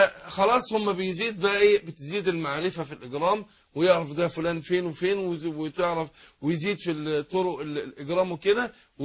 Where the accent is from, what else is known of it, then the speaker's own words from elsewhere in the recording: Suez, Suez Governorate, Egypt; حصل حادثه عندنا في السويس